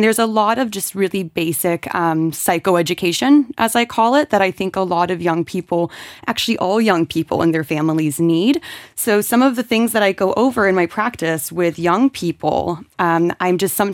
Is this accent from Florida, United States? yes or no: yes; Florida, United States; moved away as an adult; now in Luxembourg; So I am American. I'm originally from the state of Florida. I've been living in Europe for almost 9 years now.